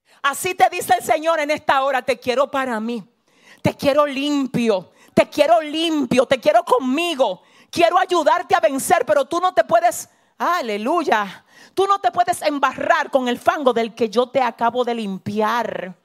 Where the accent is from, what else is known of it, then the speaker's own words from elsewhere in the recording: San Francisco de Macorís, Duarte, Dominican Republic; La gente de San Francisco, de donde yo soy, tiene fama de ser gente violenta, rebusera.